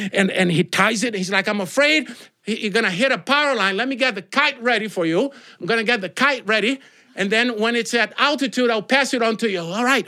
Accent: Brazil; English is a second language; I grew up Catholic in Brazil. Did you know Brazil is the largest Catholic country in the world?

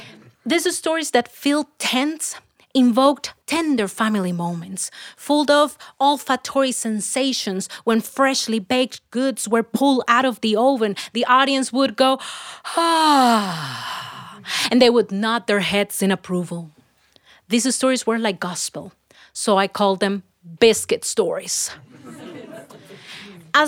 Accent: Colombia; she asked me, where are you from? Colombia.

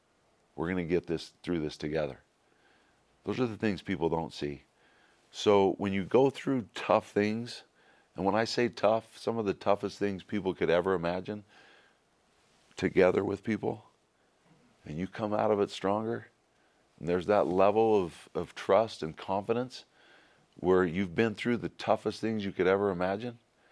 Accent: Provo, Utah, United States; And, the thought of a kid growing up in East Provo. I used to look over this incredible campus.

